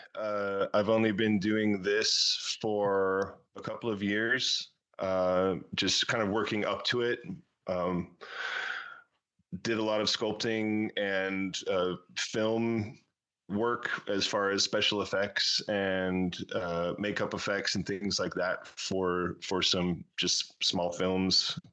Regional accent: Washington, United States; I come from the Seattle area, so it's kind of the Hollywood of video games.

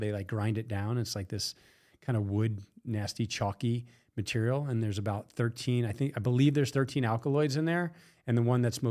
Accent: Long Island, New York, United States; you know, I grew up in New York, in Long Island, New York, the Catholic school. Ended up in the Midwest on a football scholarship.

